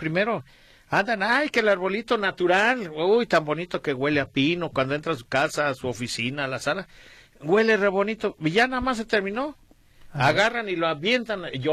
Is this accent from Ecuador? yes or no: no; Mexico; como buenos mexicanos dejamos todo al último